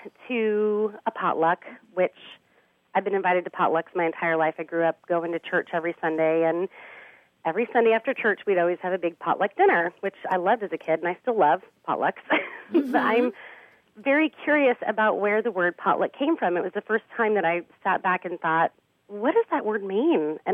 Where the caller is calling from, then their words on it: San Diego, California, United States; Hi, Grant. … … I'm calling from San Diego.